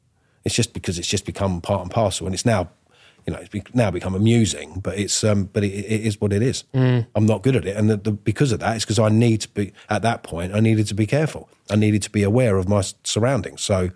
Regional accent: Wandsworth, London, United Kingdom; You know, I came from Wandsworth. At that time I was living in West Norwood. And then I moved out to the country.

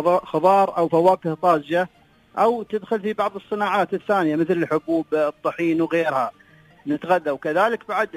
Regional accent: United Arab Emirates; حتى عندنا في الإمارات وين تشوف العيون أو الواحات تشوف دائما في حضارة وفي ناس عايشة في المكان.

